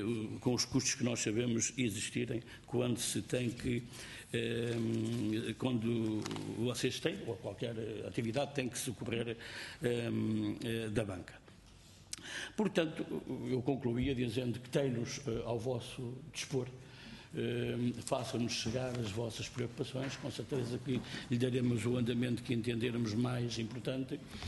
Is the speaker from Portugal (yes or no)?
yes; Leiria, Portugal; Eu próprio sou oriundo do Distrito de Leiria e de uma zona caracterizada também pelo minifúndio, portanto, pela pequena propriedade, pela pequena exploração agrícola.